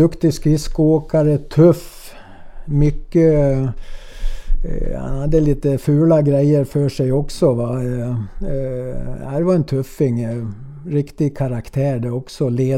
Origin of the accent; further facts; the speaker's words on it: Sweden; moved away as an adult; Jag kom ju från Sverige då